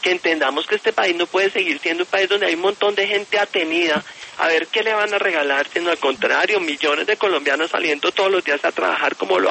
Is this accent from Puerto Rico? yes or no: no; Colombia; Y estamos haciendo muchas cosas valiosas como nación, como colombianos.